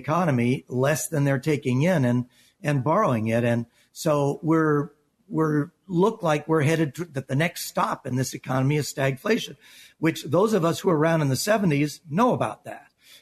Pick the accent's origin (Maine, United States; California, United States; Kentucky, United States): California, United States; Los Angeles; born there; moved away; we are both expats from California, and I was born there in Los Angeles.